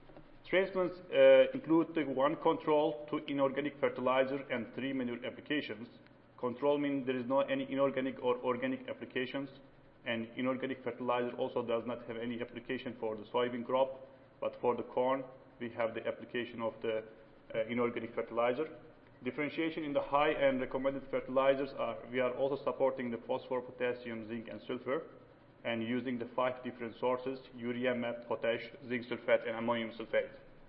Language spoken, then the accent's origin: English; Turkey; English is a second language; moved away as an adult; now in United States; I'm from Turkey.